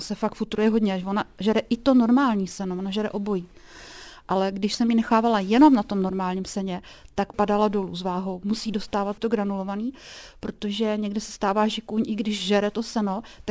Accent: Polička, Pardubice Region, Czechia; also born or lived in Prague; now in Chrudim, Czechia; já jsem jakoby od Poličky, že jo, ale 30 let jsem žila v Praze a když jsem zjistila, že už ta Praha je pro mě zbytečně moc, tak jsem si říkala, že se odstěhuji zase někam jakoby blíž k těm svým kořenům, ale skončila jsem v Chrudimi.

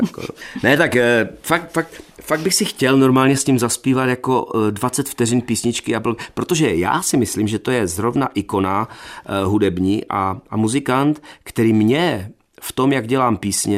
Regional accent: Čeladná, Moravian-Silesian Region, Czechia; Já jsem totiž z Čeladné jakoby původem.

